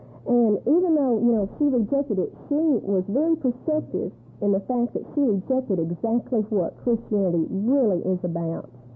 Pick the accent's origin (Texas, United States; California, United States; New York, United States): Texas, United States; I'm from Texas. You can tell the way I talk.